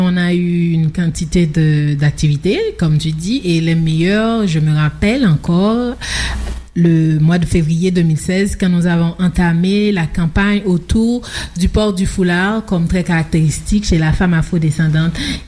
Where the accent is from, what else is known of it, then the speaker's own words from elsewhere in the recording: Haiti; tout ce qu'on dit créole chez nous en Haïti prend un air péjoratif.